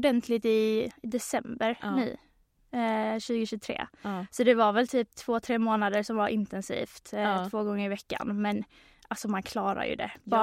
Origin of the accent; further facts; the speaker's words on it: Helsingborg, Skåne, Sweden; jag är uppvuxen i Helsingborg, född 98. Och sen så kände jag väl att Helsingborg var aldrig riktigt staden där jag kunde briljera eller där jag trivdes att växa upp.